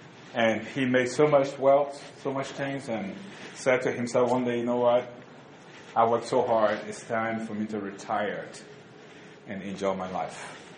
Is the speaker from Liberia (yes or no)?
yes; Liberia; born there; I was born in Liberia, Africa.